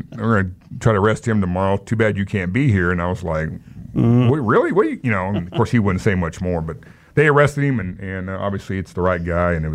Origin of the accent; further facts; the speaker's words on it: Wichita, Kansas, United States; people that are born and raised in Wichita. I mean, this is my city, and I'm proud of Wichita.